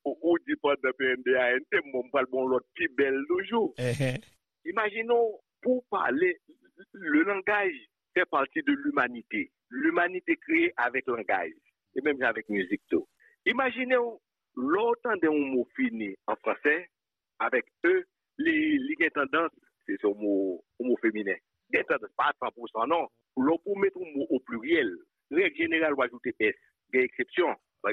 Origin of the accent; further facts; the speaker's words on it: Haiti; first language Haitian Creole; Mais depuis que je suis haïtien, moi, haïtien pareil, c'est la langue de maman et papa. C'est créole, je parle avec lui.